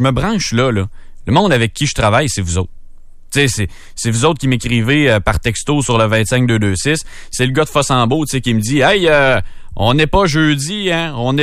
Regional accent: Quebec, Canada; also born or lived in Saguenay; je suis originaire de la Mauricie puis pas pour rien que je m'en retourne dans mon coin non plus. Puis quand j'ai étudié au Saguenay

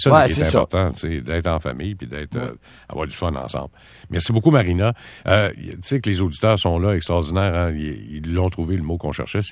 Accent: Quebec, Canada; Moi, je viens du Bas-Saint-Laurent, tu viens de la région du Saguenay. Alors, c'était des régions où on était quand même relativement très religieux.

